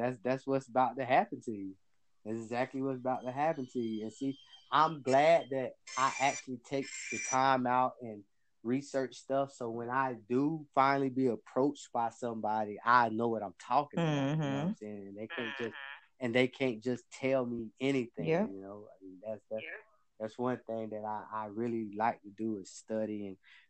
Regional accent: Charlotte, North Carolina, United States; Like right now, you know me, I'm from Charlotte. I'm from Charlotte, North

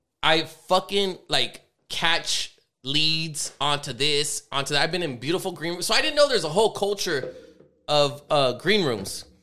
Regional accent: La Puente, California, United States; being a white boy growing up in La Puente bullshit.

